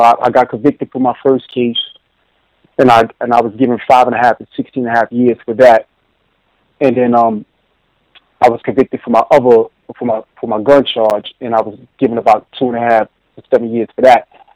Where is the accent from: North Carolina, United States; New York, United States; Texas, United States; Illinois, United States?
New York, United States; Like, you growing up in Harlem during the 80s and 90s, at my age, a teenager becomes accustomed to the lifestyle and becomes kind of hardened from that type of lifestyle.